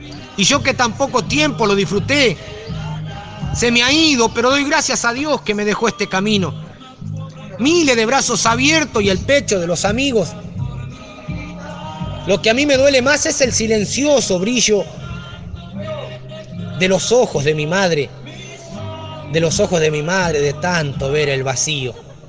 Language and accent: Spanish; Guardia Escolta, Santiago del Estero, Argentina; soy un criollo, hijo de padres mestizos. Soy nacido en Guardia Escolta, un pueblo de más chiquito. Mi pueblo tiene 800 habitantes, tiene 5 cuadras por 7 cuadras. Es un pueblo bien chiquitito del sudeste de Santiago.